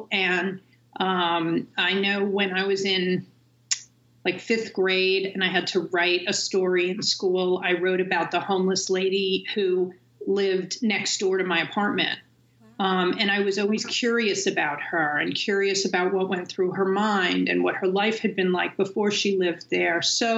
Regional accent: New York City, New York, United States; So I come from a family of actors. And I grew up in New York City.

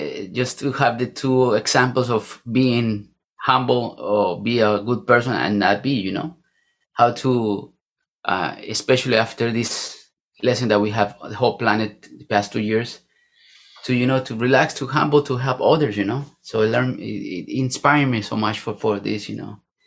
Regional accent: Bogota, Bogotá Capital District, Colombia; Okay, I'm from Colombia, Bogota. I play the harp since I was 13. I'm 43 years old

